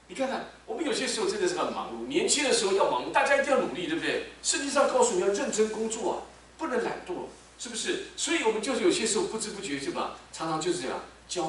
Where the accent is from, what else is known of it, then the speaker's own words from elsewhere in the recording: China; 你看我们中国人厉害，劳燕分飞